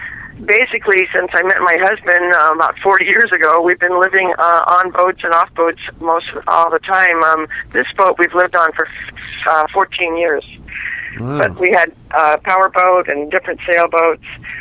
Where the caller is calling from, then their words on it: San Rafael, California, United States; I'm calling from San Rafael in Marin County. We live on a sailboat, so I'm on my sailboat.